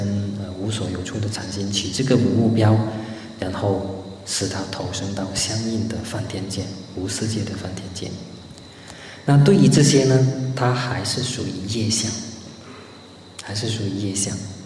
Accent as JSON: {"language": "Chinese", "country": "China", "said": "我们中国人来说，我们顺便再讲一下，我们中国人来说"}